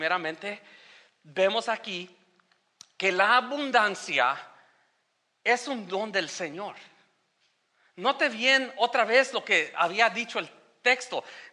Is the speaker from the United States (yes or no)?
yes; California, United States; now in Minnesota, United States; aquí en la iglesia de New Hope, yo vine de California. ¿Cuándo pensé que yo iba a estar en Minnesota?